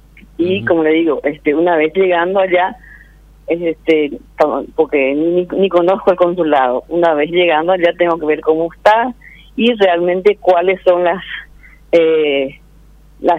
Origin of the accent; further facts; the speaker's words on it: Pedro Juan Caballero, Amambay, Paraguay; De que soy el Pedro Juan Caballero.